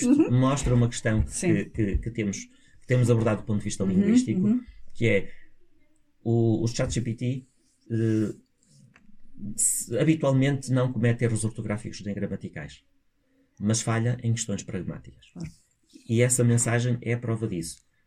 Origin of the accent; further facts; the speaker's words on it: Portugal; como eu sou português de Portugal, toda a gente vai perceber que isto não foi produzido por mim